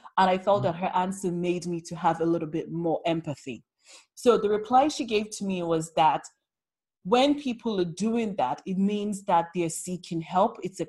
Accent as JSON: {"language": "English", "region": "London", "country": "United Kingdom", "said": "I say Londoners because I'm a Londoner, right?"}